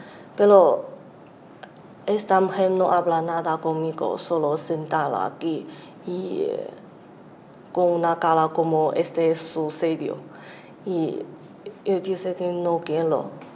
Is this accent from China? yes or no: yes; China; Spanish is a second language; Es que soy chino, no hablo español perfectamente, pero puedo explicar por qué no quiero cambiar mi sello.